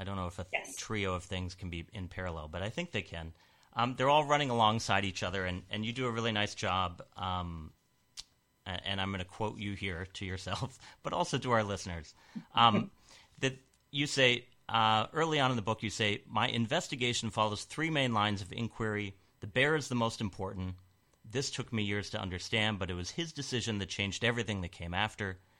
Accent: Minnesota, United States; So I grew up partly in Minnesota, and we used the BWCA, the Boundary Waters Canoe Area, and also Quetico.

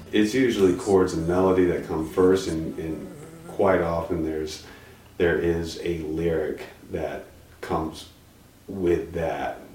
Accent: Virginia, United States; moved away as an adult; also born or lived in Georgia / California / New York; now in Hudson, United States; Originally from, I was born in Georgia, but I grew up in Virginia, and I was there for, you know, the first 20 years of my life or so. I was in California and Los Angeles for a while, back to New York City, and most recently Hudson, New York.

